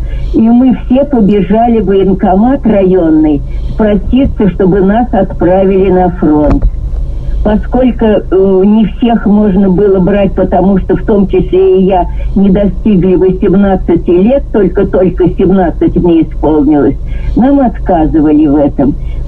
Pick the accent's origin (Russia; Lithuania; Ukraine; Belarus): Russia; Moscow; now in Kazakhstan; Родилась в Москве и жила я сначала на чистых прудах, а потом на Арбате.